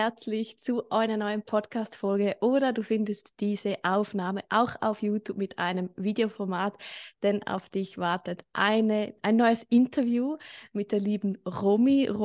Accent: Switzerland; ich bin doTERRA Diamond Leaderin. Ich wohne in der Schweiz, ich bin Schweizerin

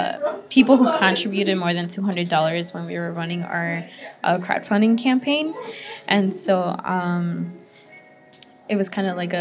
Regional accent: Guanajuato, Mexico; now in United States; But these are from my hometown in Mexico, from Guanajuato.

